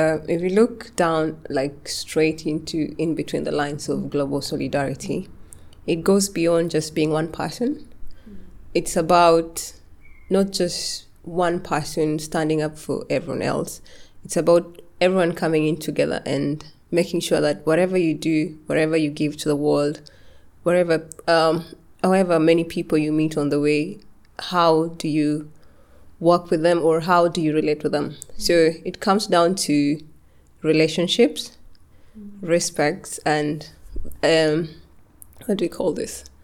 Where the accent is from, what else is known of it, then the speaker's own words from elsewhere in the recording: Kenya; the stories I grew up with in Kenya